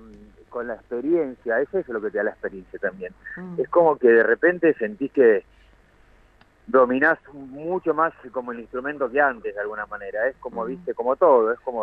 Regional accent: Carmen de Patagones, Buenos Aires Province, Argentina; yo soy más de Carmen de Patagones.

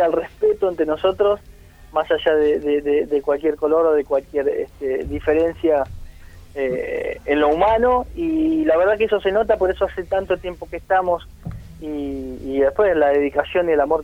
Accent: General Villegas, Buenos Aires Province, Argentina; now in Mar del Plata, Argentina; Yo soy de allá, de la provincia de Buenos Aires, General Villegas.

